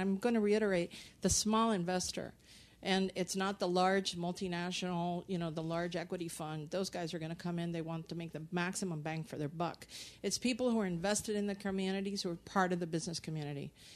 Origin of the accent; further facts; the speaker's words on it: Miami, Florida, United States; I'm from Miami, Florida.